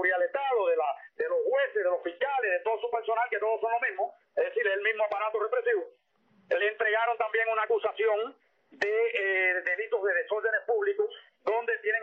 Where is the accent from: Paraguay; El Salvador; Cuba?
Cuba; somos nosotros los cubanos